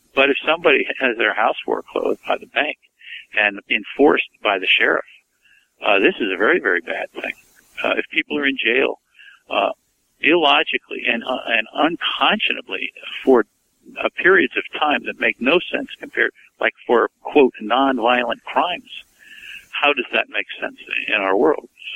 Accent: Brooklyn, New York, United States; I grew up in Coney Island and other places in Brooklyn where we had gangs roaming the street all the time

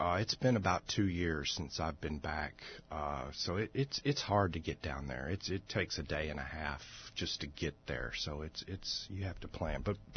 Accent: Kentucky, United States; I'm from western Kentucky, which is farmland. It's not the mountains. It's not the horse fields or anything. It's just farmers, rolling hills

